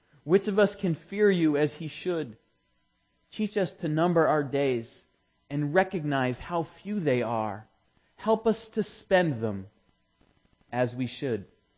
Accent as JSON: {"language": "English", "region": "Maine", "country": "United States", "tie": "born or raised there", "said": "And I always thought, growing up in Maine, that the cold killed the grass."}